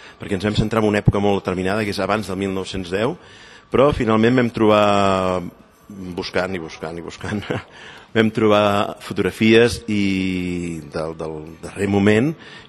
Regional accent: Catalonia, Spain; fins i tot com a catalans, com a pallaresos, com a vallfosquins

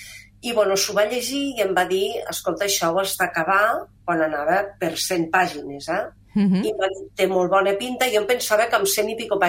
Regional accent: Alguaire, Catalonia, Spain; Alguaire, que és el meu poble, però jo també em sento almenarenca perquè, bueno, doncs Almenar hi tinc casa, família i molts amics

